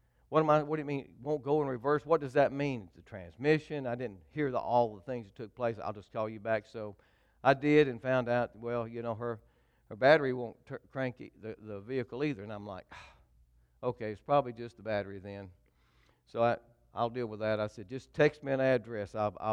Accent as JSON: {"language": "English", "town": "Anniston", "region": "Alabama", "country": "United States", "tie": "born or raised there", "said": "I grew up in Anniston."}